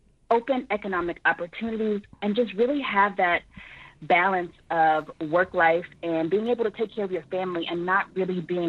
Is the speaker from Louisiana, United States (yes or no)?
yes; Louisiana, United States; moved away; Like, I'm from Louisiana, small town in between New Orleans and Baton Rouge. I actually had to make the move to the Bay Area to get economic opportunity and increase.